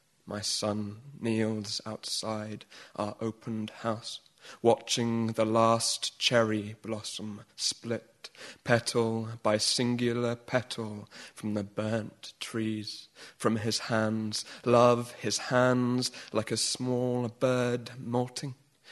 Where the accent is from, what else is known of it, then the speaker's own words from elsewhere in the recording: England, United Kingdom; And how we all have an assumption as English people that life goes on and people are more or less polite and that the world is more or less in order.